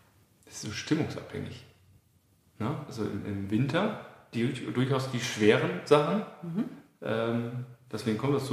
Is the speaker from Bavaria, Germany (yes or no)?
no; North Rhine-Westphalia, Germany; Westfale. Also ich komme aus Münsterland.